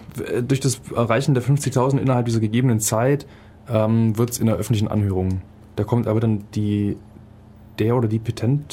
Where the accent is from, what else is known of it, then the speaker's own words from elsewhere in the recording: Germany; Und das ist als Deutscher immer wieder erschreckend, wie politisch inkorrekt Amerikaner gegenüber der deutschen Geschichte sein können.